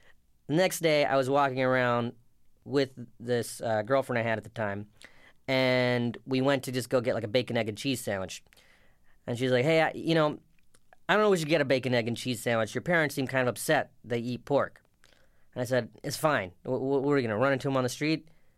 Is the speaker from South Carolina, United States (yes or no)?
yes; South Carolina, United States; I grew up in South Carolina, so it was kind of hard to participate in the religion because there was no mosque or anything like that.